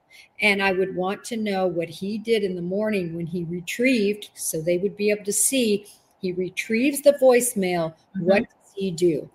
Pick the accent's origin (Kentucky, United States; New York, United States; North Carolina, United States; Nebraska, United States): Nebraska, United States; I grew up in Nebraska. It's freezing.